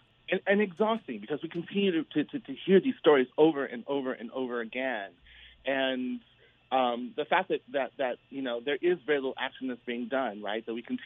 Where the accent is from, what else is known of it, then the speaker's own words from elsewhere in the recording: Los Angeles, California, United States; I grew up in Los Angeles.